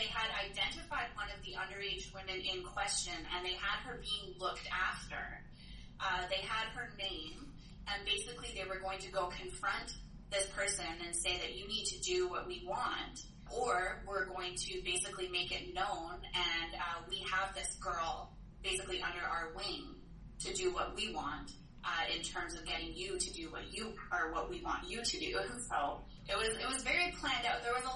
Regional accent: British Columbia, Canada; now in Ottawa, Canada; No, I'm Canadian. The snow doesn't stop.

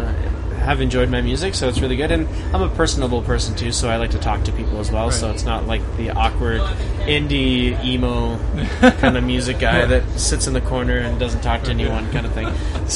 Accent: Halifax, Nova Scotia, Canada; now in Kelowna, Canada; My end trip is Halifax, Nova Scotia, my hometown. So I'm living in Kelowna, BC right now, but I was born and raised in Halifax.

